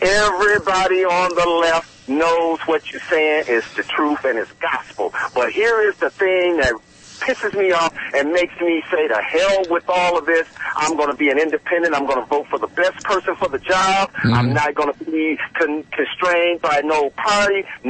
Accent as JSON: {"language": "English", "town": "Flint", "region": "Michigan", "country": "United States", "also_born_or_lived": "Atlanta, United States / Kansas, United States", "said": "we're originally from Flint, my family and I. We are UAW General Motors people. So they have been transferring us around. We did over a decade in Atlanta. Mm-hmm. We did about 2 years in Kansas, and now we're back here in Michigan."}